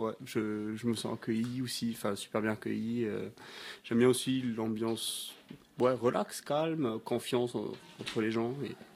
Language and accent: French; France; now in Switzerland; j'ai grandi ici, dans les Pyrénées, au-dessus de Castelnau-d'Urmont. Mes parents, ils ont une ferme. Et voilà. Et moi, j'habite en Suisse en ce moment.